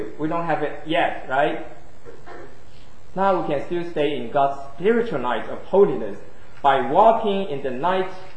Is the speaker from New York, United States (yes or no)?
no; California, United States; I came from California. It's a state of sunshine. I really appreciate the sunshine there.